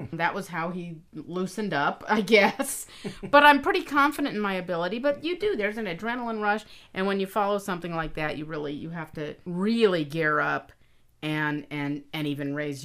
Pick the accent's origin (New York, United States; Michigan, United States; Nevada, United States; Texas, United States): Nevada, United States; And the first joke that I wrote and did growing up in Nevada, of course, was, you know, that prostitution is legal.